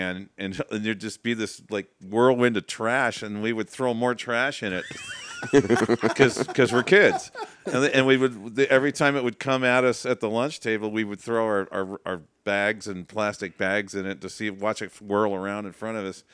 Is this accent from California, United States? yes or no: yes; California, United States; But in the 60s and 70s, when I grew up in Orange County, there was a lot more agriculture than there is now.